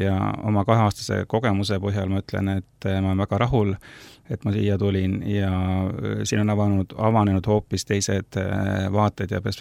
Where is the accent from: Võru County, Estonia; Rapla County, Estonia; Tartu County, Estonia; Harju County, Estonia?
Harju County, Estonia; Tallinn; ma olen elanud väga mitmes kohas. Ja tegelikult ma ise olen sündinud Tallinnas. Kogu oma kooliaegse elu olen elanud Tallinnas.